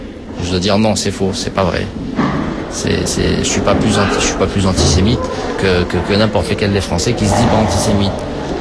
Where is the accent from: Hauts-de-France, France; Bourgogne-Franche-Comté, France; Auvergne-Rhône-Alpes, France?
Auvergne-Rhône-Alpes, France; Je nie pas mes origines de quartier. Moi, je suis de Clermont-Tonnerre, moi, je suis d'Auvergne. Je suis ici que depuis un an et demi, je vis dans une cité universitaire.